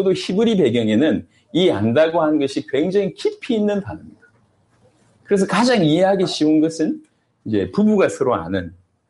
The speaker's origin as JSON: {"language": "Korean", "town": "Masan", "region": "South Gyeongsang", "country": "South Korea", "tie": "born or raised there", "said": "제또 고향이 마산이고, 마산에서 이제 고신 측에서 이렇게 잘 훈련받았습니다."}